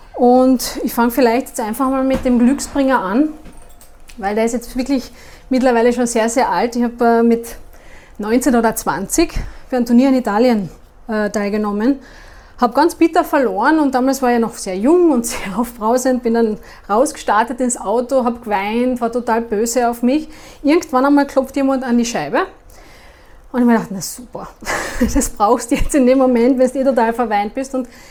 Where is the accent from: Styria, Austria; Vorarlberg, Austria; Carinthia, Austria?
Carinthia, Austria; Klagenfurt